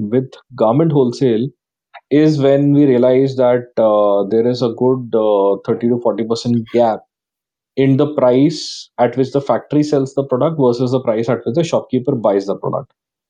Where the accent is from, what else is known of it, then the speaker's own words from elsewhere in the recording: Jaipur, Rajasthan, India; I hail from Jaipur, did my schooling from St. Xavier's in Jaipur